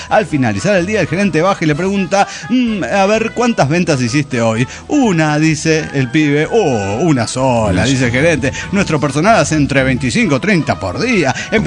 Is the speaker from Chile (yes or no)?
yes; Arica, Arica y Parinacota, Chile; Soy el pomo de Arica, Chile.